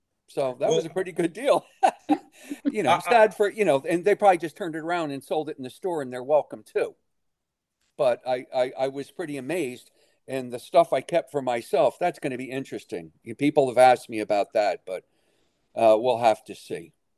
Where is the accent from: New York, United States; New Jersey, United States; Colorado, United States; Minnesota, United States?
New Jersey, United States; moved away as an adult; I was the Typhoid Mary of punk rock in my hometown. I had lived out of my work took me out of New Jersey, and opportunity to be in places where there was a lively music scene.